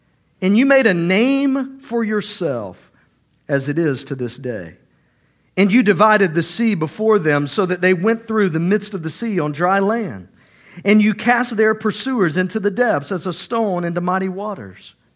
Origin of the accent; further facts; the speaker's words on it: Georgia, United States; I'm from Georgia. That means dirt.